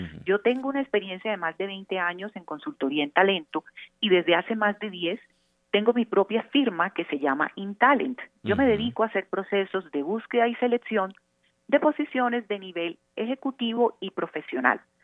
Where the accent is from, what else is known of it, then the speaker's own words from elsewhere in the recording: Barranquilla, Atlántico, Colombia; now in Bogotá, Colombia; Sí, yo soy barranquillera, soy psicóloga de la Universidad del Norte de Barranquilla